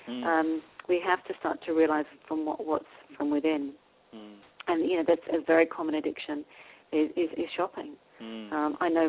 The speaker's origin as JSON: {"language": "English", "country": "Australia", "said": "I mean, we're both Australian"}